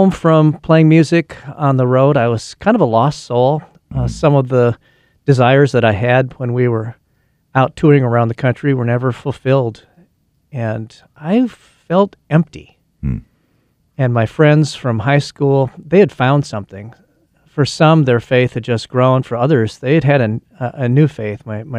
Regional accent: Marshall, Minnesota, United States; I grew up in Marshall, Minnesota, small town in southwestern Minnesota where the wind never stops blowing.

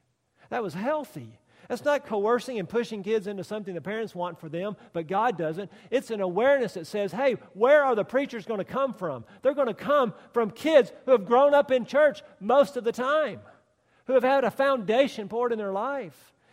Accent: United States; as an American here with an education

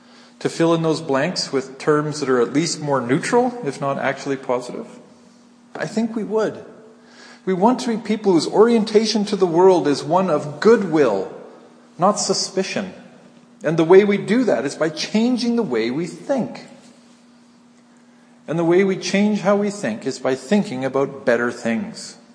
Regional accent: Alberta, Canada; I grew up in Alberta. I'd like to blame the whole province of Alberta.

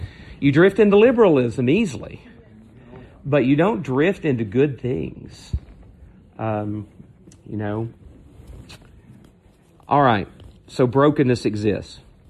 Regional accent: Tennessee, United States; I'm from East Texas. Well, I'm from East Tennessee, but I'm trying to figure it out.

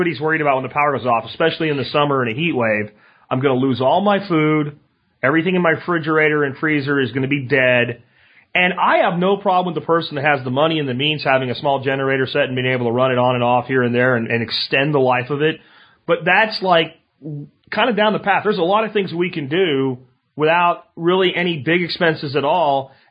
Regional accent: Pennsylvania, United States; I mean, I grew up in Pennsylvania. We always had generators because we lived in a place where power would frequently go out and stay out

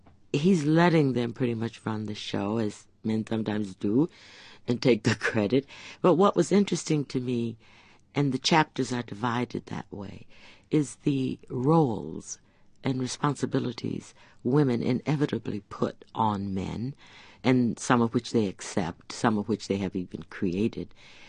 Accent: Ohio, United States; because I'm from Ohio, so I knew the ones in near Lake Erie, near Detroit.

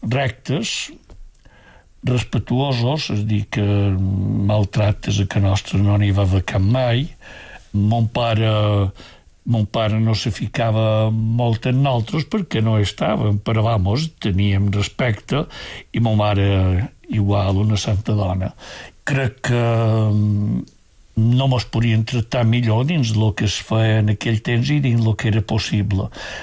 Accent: Piniali, Balearic Islands, Spain; born there; Vaig néixer a Piniali, que pertany a l'Ajuntament de Sencelles, dia 13 de desembre de 1938.

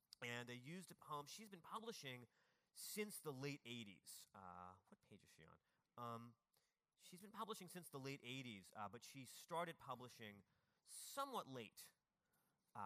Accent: Washington, District of Columbia, United States; I'm from Washington, D.C., so I grew up with one of the most offensive ones.

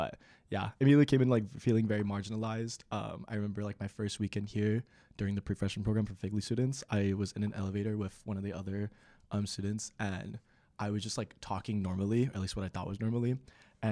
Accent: Texas, United States; I came from South Texas, a U.S.-Mexico border city, and that hometown is, like, 99.98% Hispanic people.

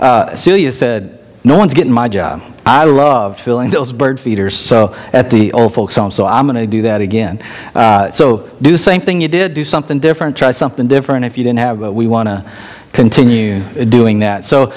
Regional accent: Texas, United States; also born or lived in Minnesota; Tina and I grew up in Texas. We grew up in the South.

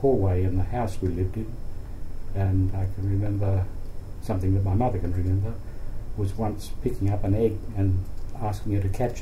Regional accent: Arncliffe, New South Wales, Australia; No, I grew up in Ancliffe, but it was my father's home when he was a child, was Dulwich Hill.

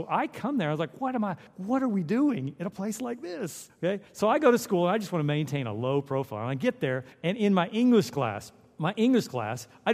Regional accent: California, United States; I came from California where they were just glad you showed up at school.

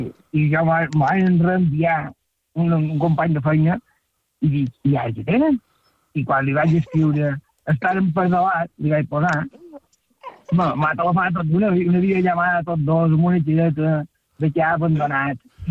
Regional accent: Pollença, Balearic Islands, Spain; jo els coneixia perquè som de Pollença, sí.

